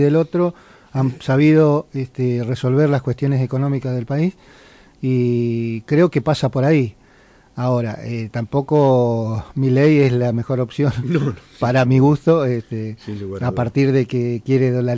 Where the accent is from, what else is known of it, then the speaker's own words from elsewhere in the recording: Argentina; como argentinos